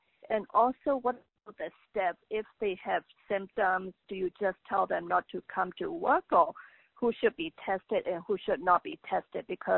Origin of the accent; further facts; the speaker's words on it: Westminster, Maryland, United States; I'm from Westminster, Maryland.